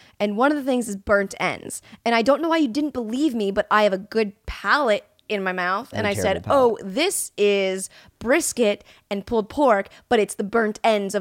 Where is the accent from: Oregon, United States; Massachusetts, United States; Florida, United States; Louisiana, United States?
Florida, United States; Because like when I tell people I'm from Florida, pre-COVID, I like shake their hand. I'm like, I'm from Florida.